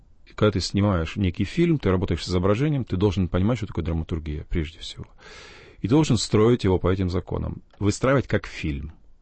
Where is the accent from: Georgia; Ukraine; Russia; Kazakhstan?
Kazakhstan; born or raised there